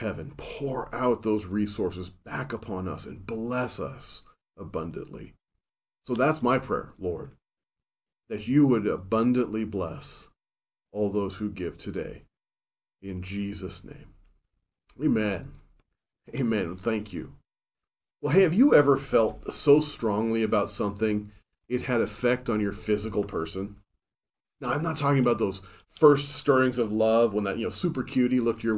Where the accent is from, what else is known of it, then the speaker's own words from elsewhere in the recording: Seattle, Washington, United States; born there; because I was born in Seattle, Washington